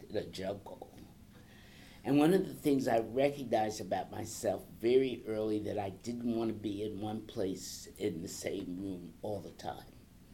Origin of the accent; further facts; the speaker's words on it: Northern United States, United States; accent: Northern; we were raised in the North. We had Northern accents.